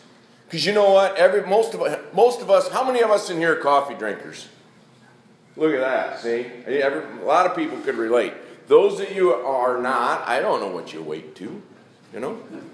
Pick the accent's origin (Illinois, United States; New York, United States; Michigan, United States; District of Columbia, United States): Michigan, United States; And I grew up in Michigan.